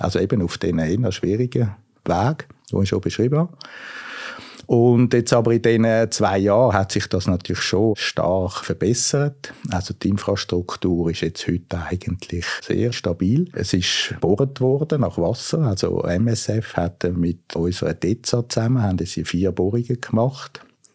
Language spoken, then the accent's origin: German; Switzerland; Ich muss jetzt das als Schweizer schon so sagen.